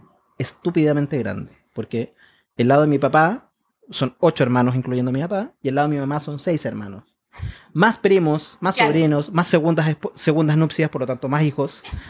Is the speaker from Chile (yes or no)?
yes; Santiago, Santiago Metropolitan Region, Chile; also born or lived in La Reina; Somos de Santiago. Nosotros nos criamos en La Reina.